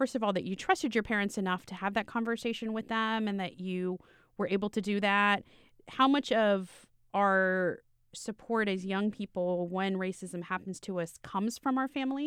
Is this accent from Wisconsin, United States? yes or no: no; Miami, Florida, United States; I grew up in Miami, which is kind of the South and kind of not in a lot of weird ways.